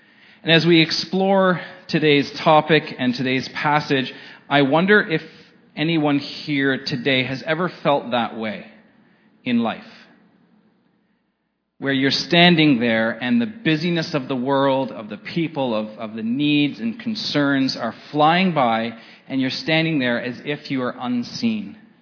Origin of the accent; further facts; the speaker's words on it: Renfrew, Ontario, Canada; while there were nerves about leaving home, I was from Renfrew, so moving to the big city of Ottawa for the first time was kind of scary